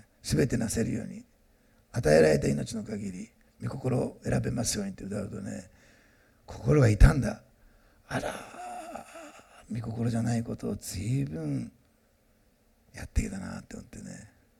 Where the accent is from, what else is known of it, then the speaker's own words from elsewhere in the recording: Osaka, Japan; born there; 私、大阪生まれだから、着るものどうでもいいんです。履き物もどうでもいいんです。人の評価なんて気にしないんです。だけど、食べるものには、関心と興味があるんです。大阪生まれだから、根っからの。